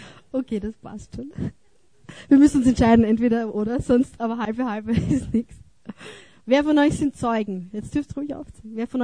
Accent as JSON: {"language": "German", "region": "Vienna", "country": "Austria", "tie": "born or raised there", "said": "Mein Jerusalem war Wien, wo ich aufgewachsen bin."}